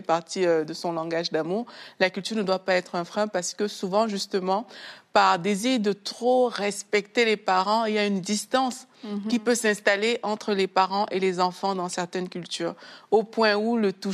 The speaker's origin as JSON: {"language": "French", "country": "Cameroon", "moved": "yes", "said": "moi, quand je venais du Cameroun, moi, j'avais pas la conscience de plusieurs choses."}